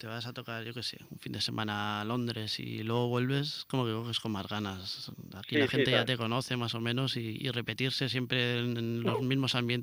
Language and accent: Spanish; Basque Country, Spain; Pues sí, yo también soy vasco y hablo mucho cuando hablo con mis padres y mis amigos